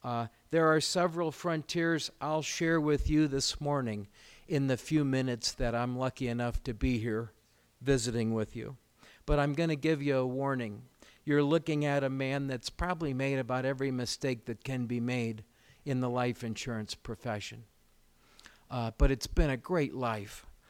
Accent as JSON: {"language": "English", "town": "South Bend", "region": "Indiana", "country": "United States", "said": "I'm from South Bend, Indiana, a big small town, a working man's town"}